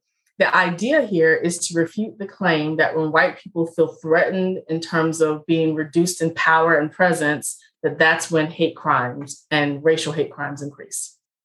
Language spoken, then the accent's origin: English; Richmond, Virginia, United States; So of course I'm from Richmond, Virginia.